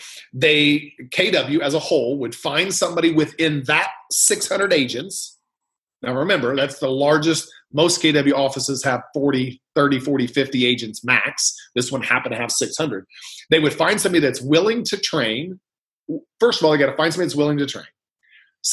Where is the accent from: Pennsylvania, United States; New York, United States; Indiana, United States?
Indiana, United States; You know, hey, I'm from Indiana, so I can make fun of North Dakota.